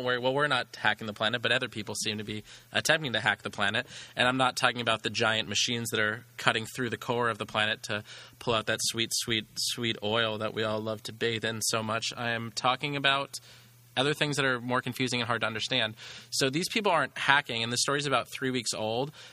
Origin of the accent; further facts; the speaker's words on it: San Clemente, California, United States; And then I was … because I grew up in San Clemente, wakeboarder kid, 16, when I was 6.